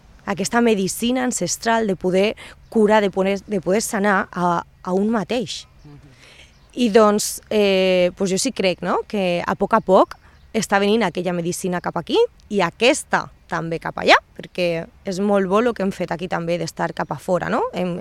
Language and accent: Catalan; Alicante, Valencian Community, Spain; jo soc d'Alacant